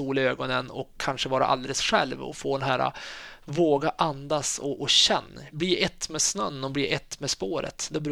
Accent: Sweden; Men som svensk är ju, tycker jag att det är lite roligare när det vinner någon svensk kille eller en svensk tjej

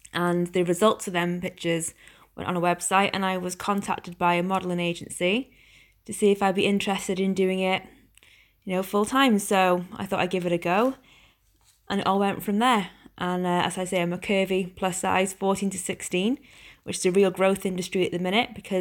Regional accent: Wrexham, Wales, United Kingdom; I am from Wrexham in North Wales, and I'm a plus size model.

